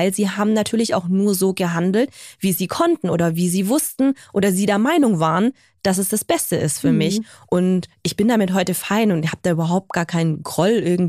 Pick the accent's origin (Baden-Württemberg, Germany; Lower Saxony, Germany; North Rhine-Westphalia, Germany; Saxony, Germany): Baden-Württemberg, Germany; Sindelfingen; ich war erst in Sindelfingen auf der Schule, also in meinem Heimatort.